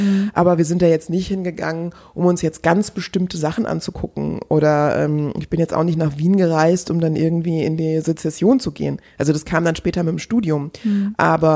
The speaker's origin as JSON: {"language": "German", "region": "Hesse", "country": "Germany", "tie": "born or raised there", "said": "also ich bin im Frankfurter Umland groß geworden"}